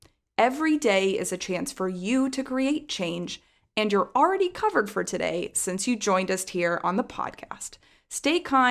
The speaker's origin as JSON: {"language": "English", "region": "Texas", "country": "United States", "said": "I make a Tex-Mex version because I'm from Texas originally and it's so good."}